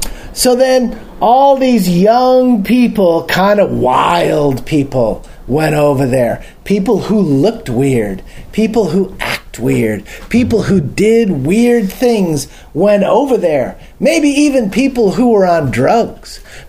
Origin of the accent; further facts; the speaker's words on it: California, United States; I was a guy from California, had long hair. This was in 1970.